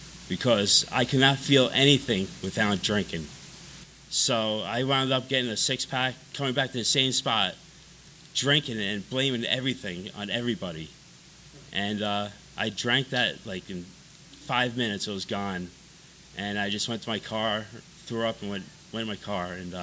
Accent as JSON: {"language": "English", "region": "New York", "country": "United States", "tie": "born or raised there", "said": "But I grew up on Long Island, and New York's great."}